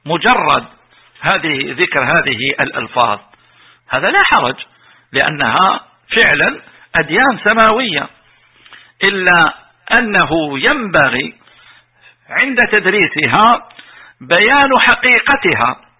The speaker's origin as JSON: {"language": "Arabic", "country": "Algeria", "said": "وهذا لا أدري إذا كان موجود عندنا في الجزائر أو لا"}